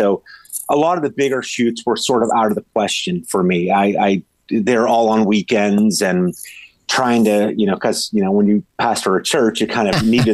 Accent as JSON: {"language": "English", "town": "Farrell", "region": "Pennsylvania", "country": "United States", "said": "I'm just kid from Farrell, PA, and who just loves shooting his bow"}